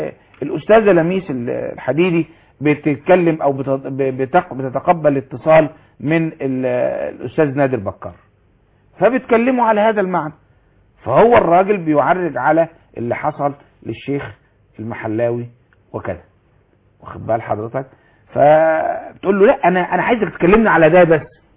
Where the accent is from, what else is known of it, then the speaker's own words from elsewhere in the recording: Egypt; الناس بتحسبنا ان احنا من ابناء مصر، الناس بتحسبنا ان احنا من مصر الازهر